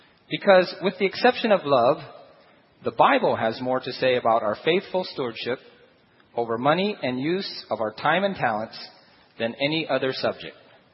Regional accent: Guam; and I come from Guam. And in the early 1960s and early 70s, I grew up in Guam.

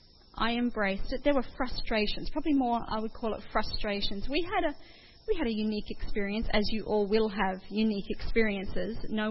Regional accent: Brisbane, Queensland, Australia; I grew up in Brisbane. I went to college at Avondale, which is semi-rural at that time, and then I was a teacher in Goulburn, which is another small town.

